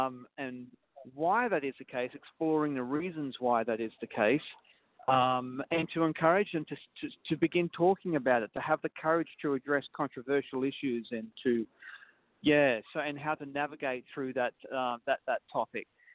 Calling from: Toronto, Ontario, Canada; I'm actually not in the United States, would you believe? Yes, I'm calling you from Toronto, Ontario, Canada

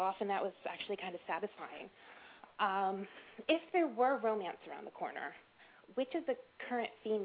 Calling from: Haines City, Florida, United States; Hi, Kristen, I'm from Haines City, Florida.

